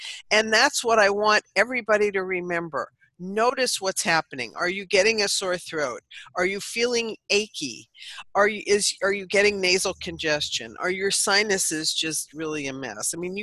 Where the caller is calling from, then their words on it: Palo Alto, California, United States; Palo Alto.